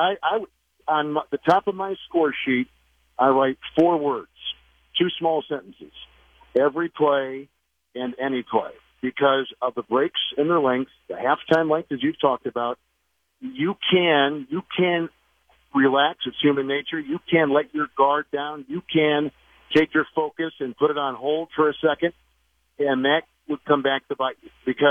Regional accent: United States; As an American, you take in what happens around you.

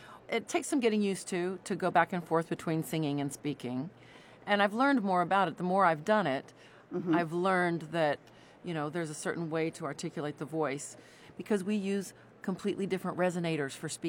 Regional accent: Southwest, United States; You know, I come from the Southwest and I find myself in an international operatic stratosphere

